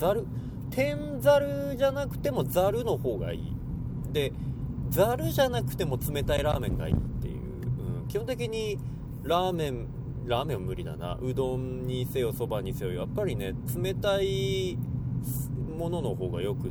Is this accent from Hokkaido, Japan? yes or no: yes; Hokkaido, Japan; こういや自分道民だからさ、これあんまりこう驚かないんだけど